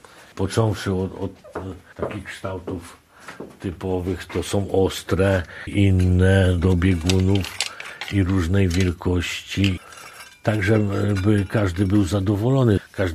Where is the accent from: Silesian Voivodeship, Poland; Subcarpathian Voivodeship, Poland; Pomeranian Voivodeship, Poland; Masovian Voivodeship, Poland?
Subcarpathian Voivodeship, Poland; Brzóza Stadnicka; Ja wychowałem się na tych zabawkach.